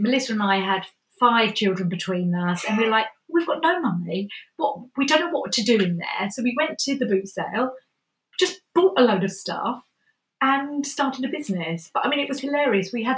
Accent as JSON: {"language": "English", "town": "Ingatestone", "region": "East of England", "country": "United Kingdom", "tie": "born or raised there", "said": "growing up in Ingatestone, Chelmsford was my nearest town."}